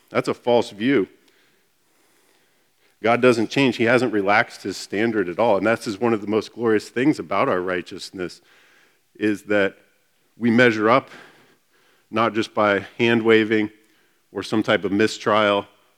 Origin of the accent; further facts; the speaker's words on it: Georgia, United States; When I was growing up in Georgia, it was 80%.